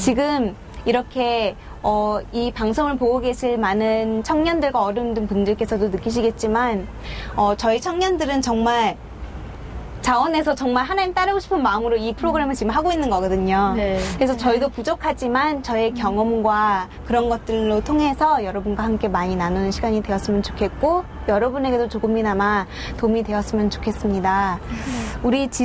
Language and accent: Korean; Canada; 저도 캐나다에서 자랐고